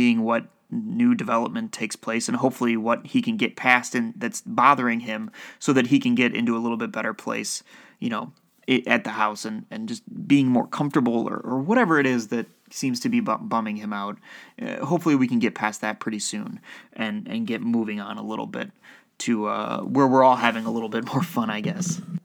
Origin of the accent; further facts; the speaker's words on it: Ohio, United States; I'm from Ohio, and the winters there are no joke.